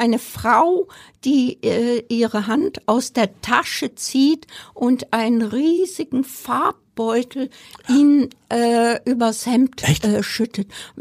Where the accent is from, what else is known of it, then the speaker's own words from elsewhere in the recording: Heidelberg, Baden-Württemberg, Germany; also born or lived in Bavaria; Ich komme ja aus Heidelberg, ja.